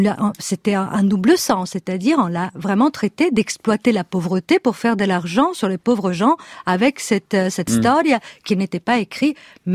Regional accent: Italy; Alors, moi, je suis italienne, je rentre dans ses livres en italien.

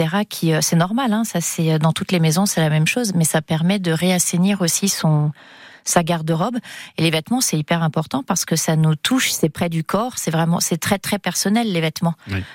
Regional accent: Galicia, Spain; first language Galician; French is a second language; dans ma langue natale, donc le gallego

